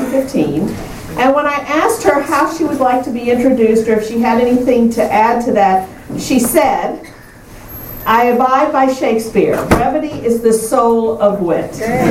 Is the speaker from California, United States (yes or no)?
no; Columbia, South Carolina, United States; I'm from Columbia, South Carolina